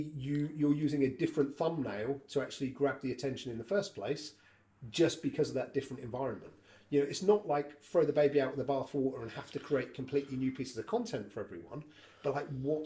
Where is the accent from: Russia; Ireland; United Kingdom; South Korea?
United Kingdom; Southampton, South East England; now in Cheltenham, United Kingdom; I don't come from Cheltenham. I live there, and I've been there for, I think, 15, 16 years. But I'm originally from Southampton.